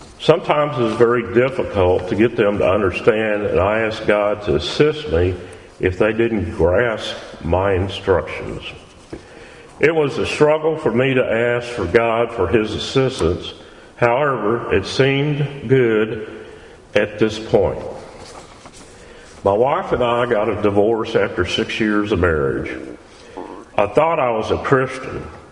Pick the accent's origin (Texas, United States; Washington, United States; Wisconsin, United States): Texas, United States; Dallas; I would like to share my life's journey with you. I was born and ra